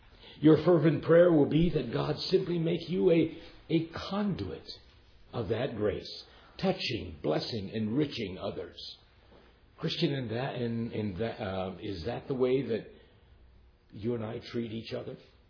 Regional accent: India; I was a little boy at that point, and lived in, of course, I was born and lived in India myself.

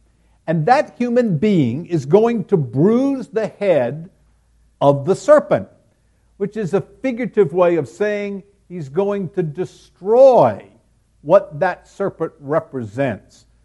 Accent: Pensacola, Florida, United States; Now, having gone through that as a kid growing up in Pensacola, I remember that the first time they published a clue

